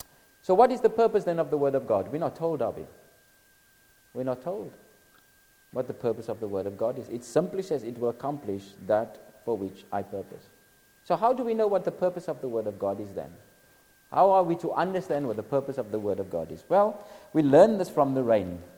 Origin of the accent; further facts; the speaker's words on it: Cape Town, Western Cape, South Africa; My son, I'm South African. I'm particularly from Cape Town. I'm from Cape Town, so we have beautiful weather.